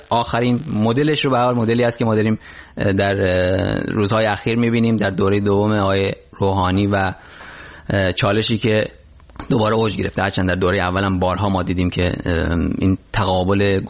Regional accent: Rasht, Gilan, Iran; now in New York, United States; همونجوری گفتم، اهل رشت هستم. روزنامه نگاری حرفم بوده از زمانی که ایران بودم

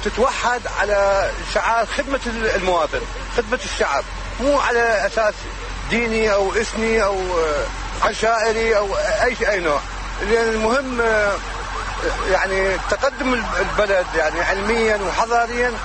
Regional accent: Baghdad, Baghdad Governorate, Iraq; يعني أنا من بغداد

